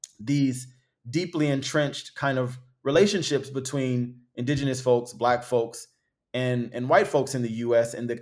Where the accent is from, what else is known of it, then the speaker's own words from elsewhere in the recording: Compton, California, United States; Yeah, you know, I grew up in Compton, and the kind of two main rival high schools was, you know, Centennial High School and Compton High School.